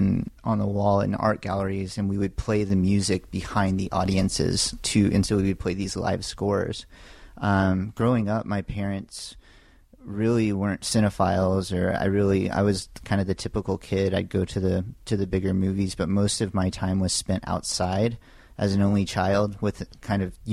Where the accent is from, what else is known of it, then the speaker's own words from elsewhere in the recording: Austin, Texas, United States; I grew up in Austin.